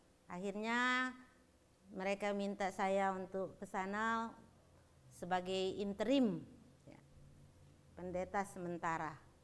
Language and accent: Indonesian; Manado, North Sulawesi, Indonesia; Ya, mungkin sesuku dengan saya dari Manado, ya.